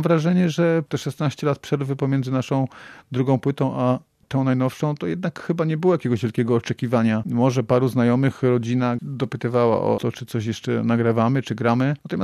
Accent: Mysłowice, Silesian Voivodeship, Poland; Jestem chłopakiem jednak z Mysłowic, ulicy.

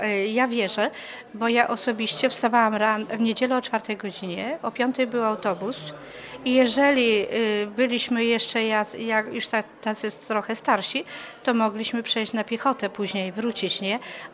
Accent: Warmian-Masurian Voivodeship, Poland; ja też wyrosłam w parafii grecko-katolickiej na Mazurach, też dzieciństwo już miałam w tej cerkwi

